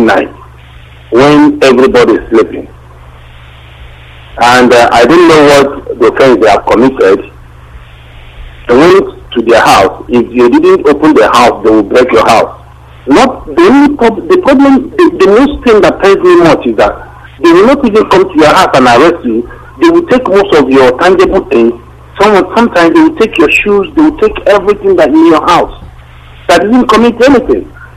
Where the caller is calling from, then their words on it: Malaysia; I'm calling from Malaysia.